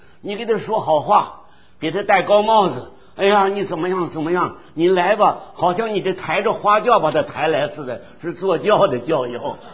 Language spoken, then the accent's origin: Chinese; Shandong, China; 我是山东的信徒